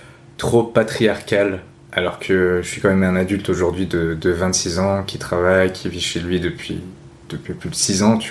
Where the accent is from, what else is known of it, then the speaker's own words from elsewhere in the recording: France; born there; Vu que nous, on est nés en France, tu vois, moi et ma sœur